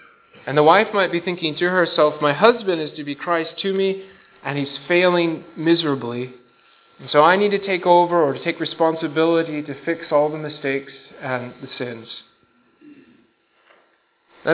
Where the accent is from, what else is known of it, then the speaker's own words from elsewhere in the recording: Iowa, United States; I'm from Iowa. We have pigs.